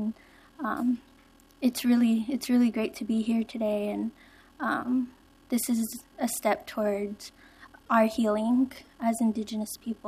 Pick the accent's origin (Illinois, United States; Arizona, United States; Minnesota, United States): Arizona, United States; Wildcat Peak; My maternal grandmother's of the Edgewater people. My paternal grandfather's of the Bitterwater people. I'm from Wildcat Peak, Arizona.